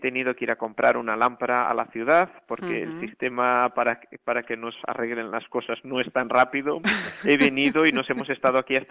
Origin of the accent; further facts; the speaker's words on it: Galicia, Spain; also born or lived in Netherlands; yo soy gallego, o sea, yo he estado en muchísimos sitios, pero viajo a Galicia constantemente. Lo he hecho durante mi estancia en Holanda.